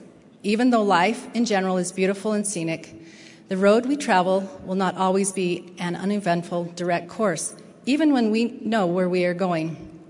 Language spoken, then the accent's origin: English; Price, Utah, United States; This stretch of highway is between the mouth of Spanish Fork Canyon and my hometown, Price, Utah.